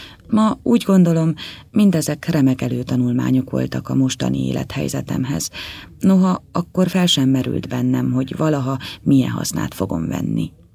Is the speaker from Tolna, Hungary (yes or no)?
no; Szeged, Csongrád-Csanád, Hungary; born or raised there; also born or lived in Pécs / Kassa